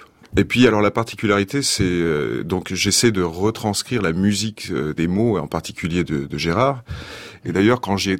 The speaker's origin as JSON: {"language": "French", "region": "Auvergne-Rhône-Alpes", "country": "France", "said": "Moi, je suis d'Auvergne aussi, comme Cécile."}